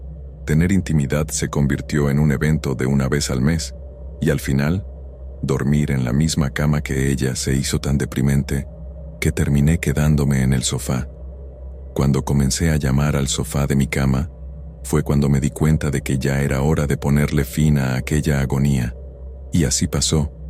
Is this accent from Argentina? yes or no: no; Pittsburgh, Pennsylvania, United States; now in Miami, United States; Soy de Pittsburgh, Pensilvania. Pero hace 5 años conocí a una hermosa chica en un viaje de vacaciones que hice con unos amigos a Miami. Y quedé tan impresionado con ella que acabé mudándome a esa ciudad.